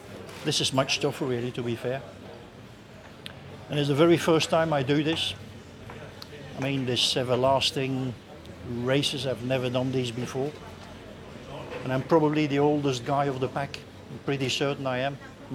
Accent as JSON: {"language": "English", "town": "Geraardsbergen", "region": "Flanders", "country": "Belgium", "tie": "born or raised there", "second_language": "English", "said": "I'm actually from Gerardsbergen, my hometown and the hometown of the Transcontinental race as such."}